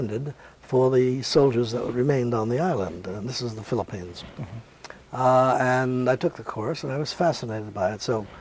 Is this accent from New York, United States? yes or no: yes; New York City, New York, United States; born there; I was born in New York City. I am a New Yorker by choice and have spent most of my life there.